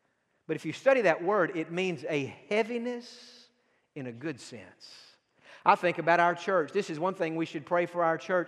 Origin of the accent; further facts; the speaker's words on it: Texas, United States; also born or lived in East Tennessee / Georgia; I grew up in East Tennessee. I was born in Georgia and grew up again in East Texas. I can never remember where I'm from. I mean, I'm from everywhere.